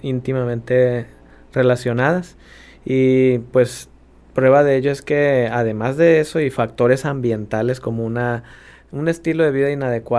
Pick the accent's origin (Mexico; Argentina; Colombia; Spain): Mexico; porque como mexicanos tenemos muchas mejores fortunas